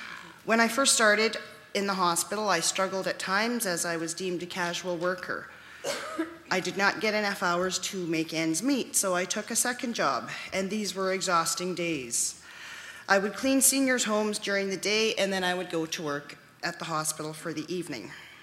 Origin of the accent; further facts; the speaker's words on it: Muskowekwan, Saskatchewan, Canada; I am First Nation from Musk-Peaton in Saskatchewan.